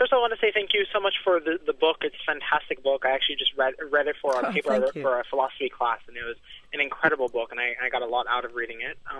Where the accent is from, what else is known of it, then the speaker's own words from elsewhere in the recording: Israel; I was from Israel, actually, and I've been to, you know, holy sites all over Israel, all over.